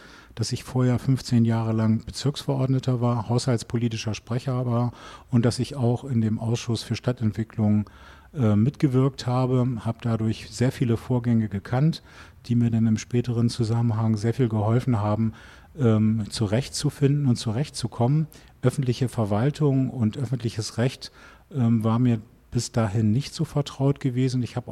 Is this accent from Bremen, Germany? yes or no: yes; Bremen, Germany; also born or lived in Hamburg; now in Berlin, Germany; bin ich in Bremen geboren und aufgewachsen. Es war dann sogar so gewesen, dass ich späterhin in Bremen gewohnt habe, in Hamburg studiert habe und in Berlin schon gearbeitet habe.